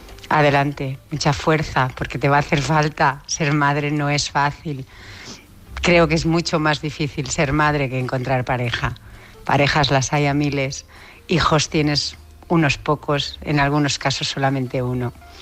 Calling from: Barcelona, Catalonia, Spain; de Barcelona.

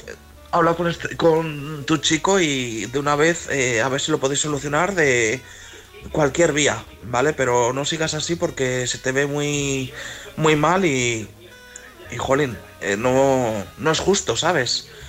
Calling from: León, Castile and León, Spain

